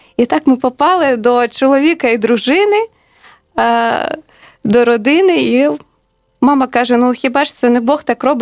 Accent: Trudivske, Donetsk Oblast, Ukraine; У Донецькій області. Друга вулиця від Мар'їнки. Трудівський.

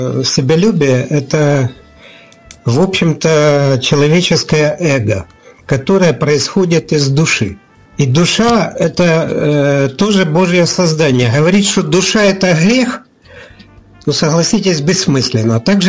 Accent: Zaporizhzhia, Zaporizhzhia Oblast, Ukraine; Я из Запорожья.

